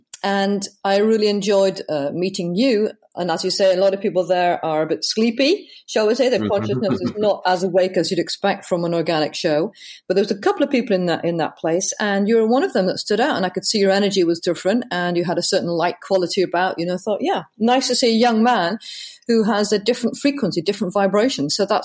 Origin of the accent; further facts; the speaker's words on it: North West England, United Kingdom; born there; I was born in Cumbria, and my parents were both mountaineers.